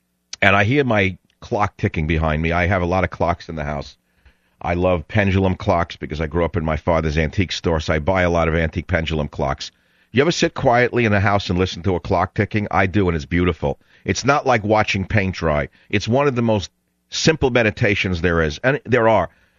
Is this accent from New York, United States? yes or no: yes; New York, United States; I'm from New York, and I could talk all night.